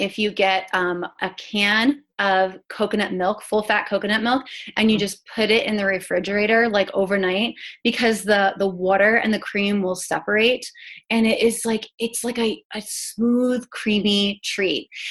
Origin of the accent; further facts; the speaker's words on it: Hershey, Pennsylvania, United States; You know, again, I'm from Hershey, Pennsylvania